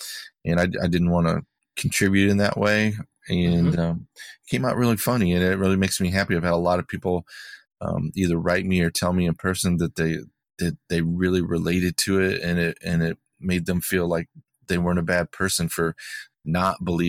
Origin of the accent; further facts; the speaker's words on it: Willard, Ohio, United States; relocated from Willard, Ohio, my hometown, all the way down to Texas.